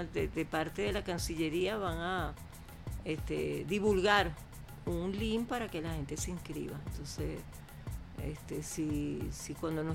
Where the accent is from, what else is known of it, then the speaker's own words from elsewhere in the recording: Petare, Miranda, Venezuela; me crié en Petare y vivo en Petare y siempre digo que soy de Petare.